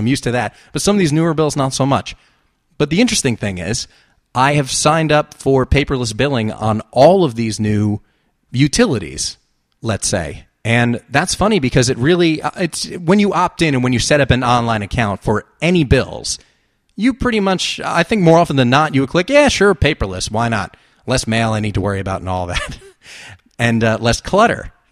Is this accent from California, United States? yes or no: no; New Jersey, United States; Since I'm from New Jersey and Atlantic City was 45 minutes to an hour away